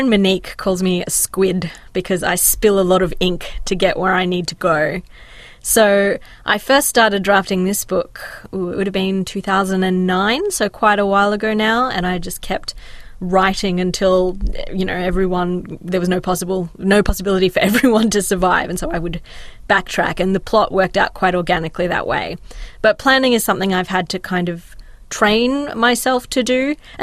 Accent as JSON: {"language": "English", "town": "Kiama", "region": "New South Wales", "country": "Australia", "tie": "born or raised there", "said": "So I grew up in Kiama on the south coast of New South Wales. And when I was growing up there in the 90s, it was a lot smaller than it is now."}